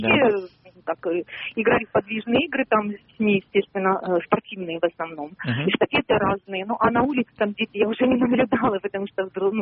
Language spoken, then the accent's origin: Russian; Tbilisi, Georgia; у меня детство прошло в 60-х годах. Мы играли, ну, «Семь камней» в Тбилиси.